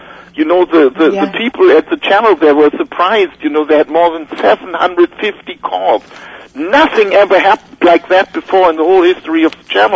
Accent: Germany; English is a second language; I grew up near the Berlin Wall, you know, on the good side of Germany, you know, on the other side there was East Germany.

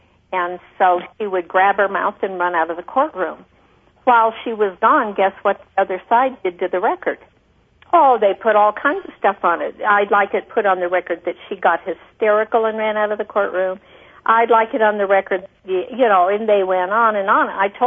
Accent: Idaho, United States; when I was raised in Idaho, our neighbors were very important to us.

